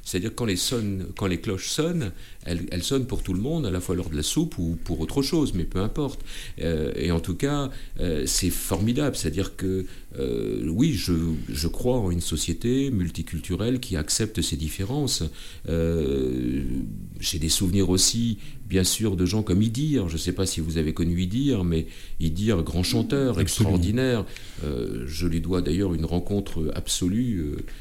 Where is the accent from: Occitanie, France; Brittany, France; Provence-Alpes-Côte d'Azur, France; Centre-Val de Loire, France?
Brittany, France; Je me suis nourri déjà en tant que breton.